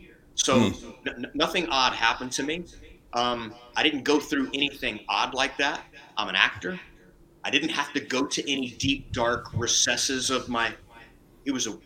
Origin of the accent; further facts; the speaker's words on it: Lake Charles, Louisiana, United States; born there; I was born in Lake Charles, Louisiana.